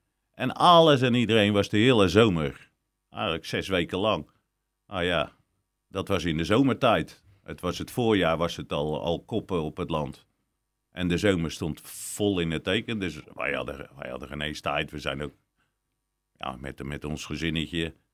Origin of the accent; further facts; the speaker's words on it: Alkemade, South Holland, Netherlands; Ik ben er natuurlijk … Van oudsher van de Piquetstraat, waar mijn vader met twee broers een bollenbedrijf runde.